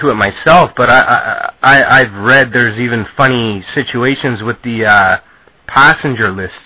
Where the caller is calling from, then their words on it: Sault Ste. Marie, Ontario, Canada; I live in Sault Ste. Marie, Canada. I'm calling you from Sault Ste. Marie, Canada.